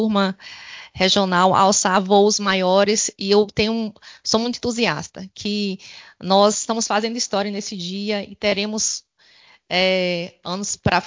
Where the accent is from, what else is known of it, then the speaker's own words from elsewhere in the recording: Bahia, Brazil; now in Mato Grosso do Sul, Brazil; Eu sou baiana, mas me apaixonei por essa terra.